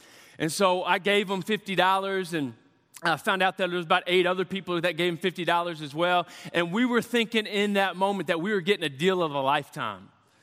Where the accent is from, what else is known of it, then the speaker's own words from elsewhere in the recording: Texas, United States; Come on, because I'm from Texas, but they lost.